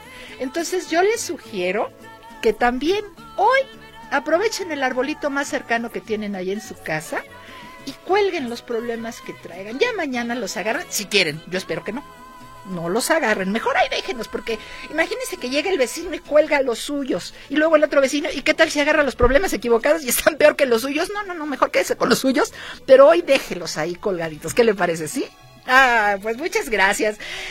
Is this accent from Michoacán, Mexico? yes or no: yes; Michoacán, Mexico; allá el lugar de donde yo soy, de Michoacán